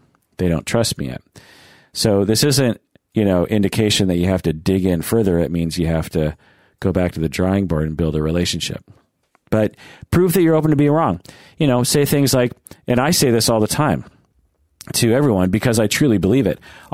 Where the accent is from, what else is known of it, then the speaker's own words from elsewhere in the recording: Sammamish, Washington, United States; So, I grew up in Sammamish, Washington, which is, you know, not far from here. It was mostly rural back then, so I kind of feel like a country boy who now lives in the city.